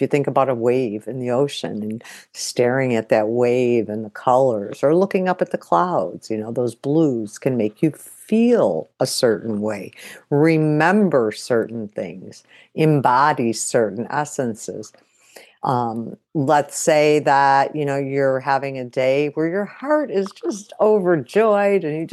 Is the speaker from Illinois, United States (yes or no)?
yes; Chicago, Illinois, United States; For me, I'm a Chicagoan, and black is just kind of our dress code. That's where I grew up, and that's where I learned how to dress.